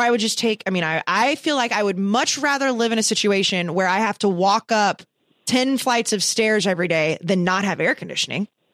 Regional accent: Dallas, Texas, United States; now in New York, United States; Well, I'm from Dallas. It's not like I'm from like the fucking Boons. You've seen plenty of skyscrapers in my life. And now I live in New York.

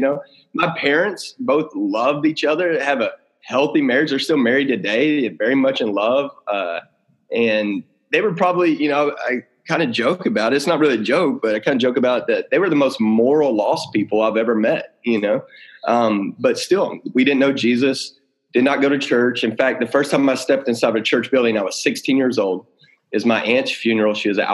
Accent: Waco, Texas, United States; So, you know, I grew up in Texas. I grew up outside of Waco, Texas.

